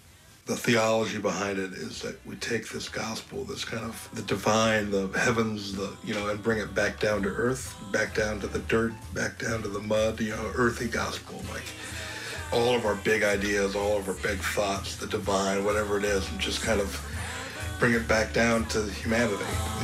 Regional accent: Brooklyn, New York, United States; also born or lived in California; I'm from Brooklyn, New York, born in California.

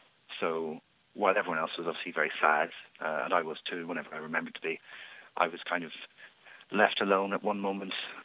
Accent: Derry, Northern Ireland, United Kingdom; Well, we grew up in Derry in the 90s.

